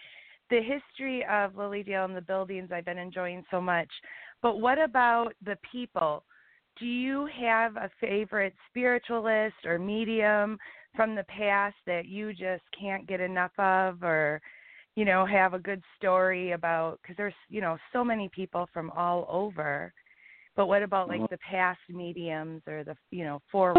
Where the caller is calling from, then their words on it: Wisconsin, United States; I'm calling from Wisconsin.